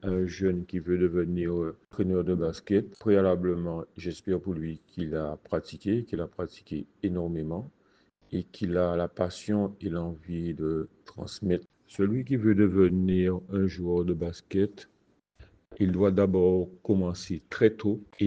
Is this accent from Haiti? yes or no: no; Basse-Terre, Guadeloupe; born there; now in Sainte-Rose, Guadeloupe; j'ai 57 ans. Je suis né à Basse-Terre et j'habite à Bis-Sainte-Rose depuis une dizaine d'années maintenant.